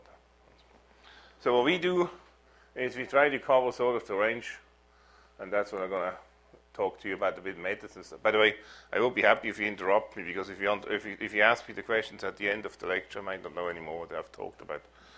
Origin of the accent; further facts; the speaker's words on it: Basel, Basel-Stadt, Switzerland; in my hometown, which is Basel.